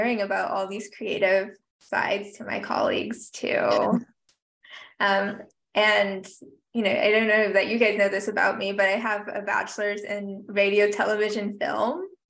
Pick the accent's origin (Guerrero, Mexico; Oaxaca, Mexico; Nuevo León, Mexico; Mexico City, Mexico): Nuevo León, Mexico; Monterrey; now in United States; I'm originally from Monterrey, Mexico, even though my family also immigrated here in the 90s. So I've been a Tejana for a very long time.